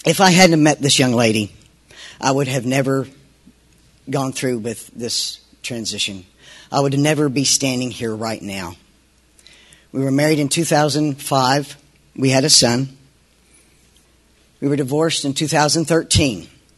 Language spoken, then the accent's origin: English; Alpharetta, Georgia, United States; I grew up in Alpharetta, the rest of my growing in Alpharetta.